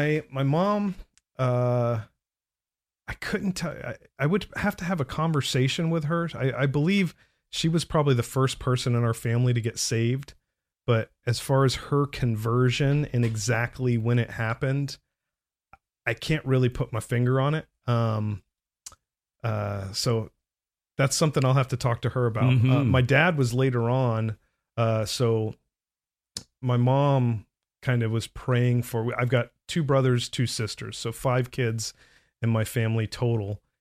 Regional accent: Orlando, Florida, United States; I was born in 1983. so I'm 38 years old, born and raised in Orlando.

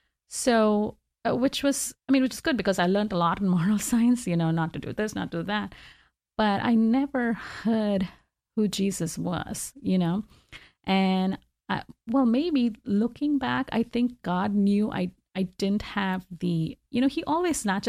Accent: Tamil Nadu, India; born or raised there

